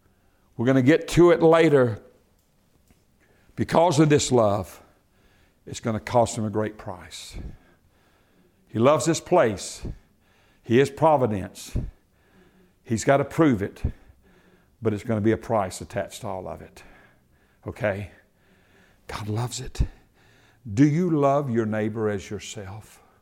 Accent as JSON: {"language": "English", "region": "the South", "country": "United States", "tie": "born or raised there", "said": "I was raised in the South, okay? I know all of that stuff that goes on."}